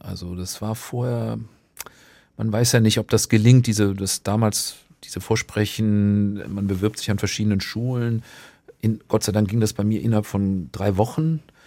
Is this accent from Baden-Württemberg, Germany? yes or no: no; North Rhine-Westphalia, Germany; Manchmal in dem Dialekt aus dem Ort, wo ich herkomme, da also holländische Grenze, ne, so ein Platt halt.